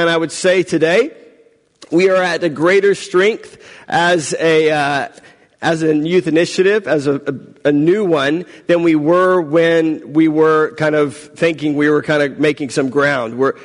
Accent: Texas, United States; moved away as an adult; now in Perth, Australia; I'm originally from the United States, from the state of Texas, where I grew up. Family still lives in Texas. I left Texas when I was about 22 years old. I relocated across the world, kind of as far as you can get geographically, to Perth, Australia

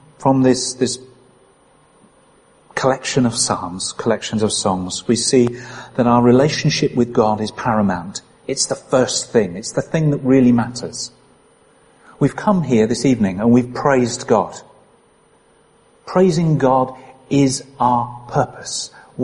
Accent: Penrith, North West England, United Kingdom; I said, I'm from Penrith. That's the identity I wanted.

